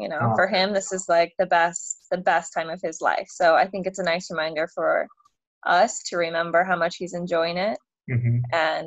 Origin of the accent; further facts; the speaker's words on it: California, United States; also born or lived in Hong Kong; My family, we did a stint in Hong Kong for a few years, but more or less all over the coast of California.